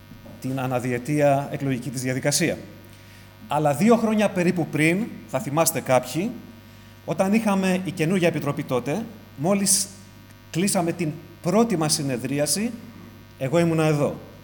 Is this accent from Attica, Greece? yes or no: yes; Piraeus, Attica, Greece; επειδή είμαι από τον Πειραιά, θα το πω πειραιώτικα, και ας είμαι 22 χρόνια στο Βορρά